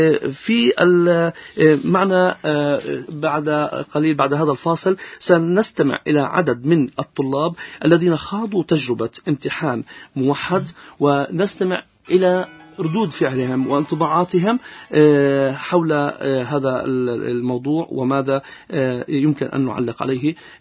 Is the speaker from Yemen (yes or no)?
no; Palestine; بأننا كان يضرب من المثل كفلسطينيين بأننا متفوقين دائما